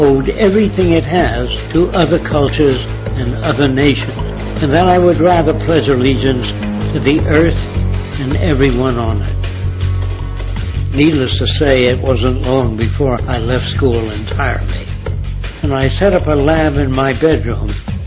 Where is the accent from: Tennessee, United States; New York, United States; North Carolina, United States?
New York, United States; New York City; As a young man growing up in New York City, I refused to pledge allegiance to the flag.